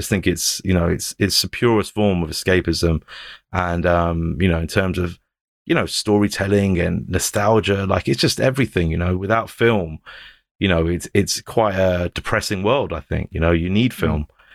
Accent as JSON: {"language": "English", "town": "Hounslow", "region": "London", "country": "United Kingdom", "said": "So I'm from Hounslow, but kind of a smaller place in Hounslow called Hamworth."}